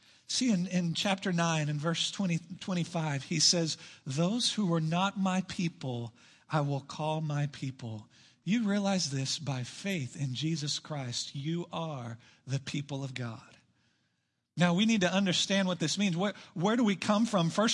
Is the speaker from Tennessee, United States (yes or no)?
no; Austin, Texas, United States; also born or lived in Burnet; freshman year in high school, I moved from North Austin, Westwood High School, to Burnett, Texas.